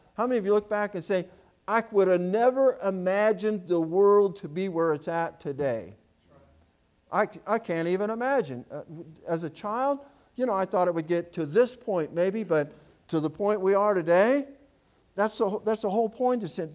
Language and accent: English; Hobart, Indiana, United States; I'm just going to tell you a little bit of story about the church that I grew up back in Indiana. I grew up in First Baptist Church of Hobart, Indiana.